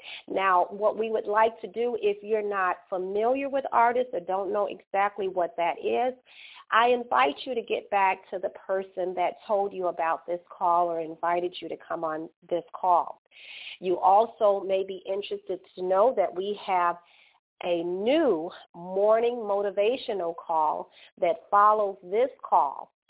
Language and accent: English; Brooklyn, New York, United States; also born or lived in Chicago, United States; I hail from Brooklyn, New York, via Chicago, Illinois.